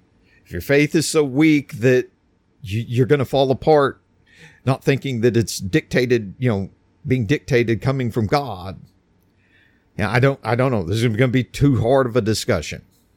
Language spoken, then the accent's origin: English; Texas, United States; Like I'm in Texas. I'm Texan.